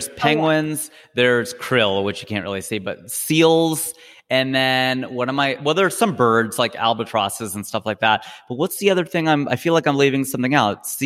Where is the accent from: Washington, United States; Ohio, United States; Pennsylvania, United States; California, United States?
Ohio, United States; I speak a little bit of Hindi, but I grew up in Ohio, man. So my parents spoke English at home. They came here in you know, 71.